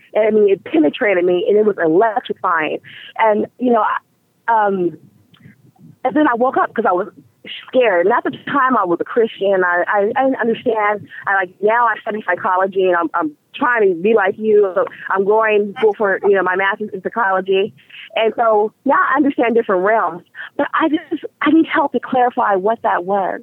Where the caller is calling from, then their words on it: Dallas, Texas, United States; I'm calling from Dallas, Texas.